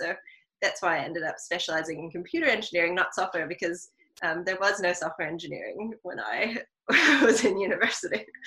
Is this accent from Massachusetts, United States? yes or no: no; Philadelphia, Pennsylvania, United States; moved away as an adult; now in New Zealand; I'm from Philadelphia originally, so the winter seems certainly not as dramatic as Philadelphia winters